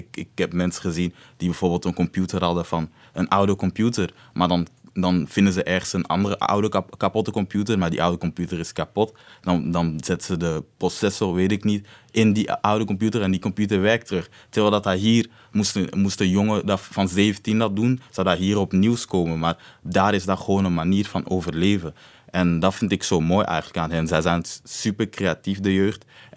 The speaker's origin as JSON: {"language": "Dutch", "town": "Bukavu", "region": "South Kivu", "country": "DR Congo", "said": "want wij komen van Bukavu, dat is aan de grens met Rwanda"}